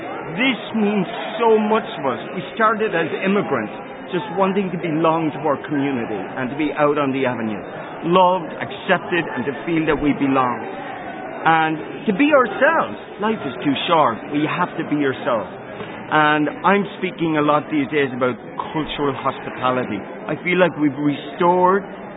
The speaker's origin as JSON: {"language": "English", "country": "Ireland", "said": "We are Irish. We are sons and daughters."}